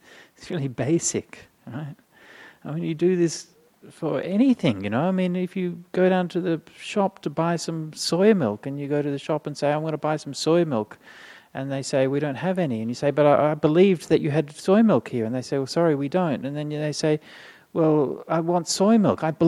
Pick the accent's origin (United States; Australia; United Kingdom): Australia; Perth, Western Australia; I grew up in Perth in the 1980s, right?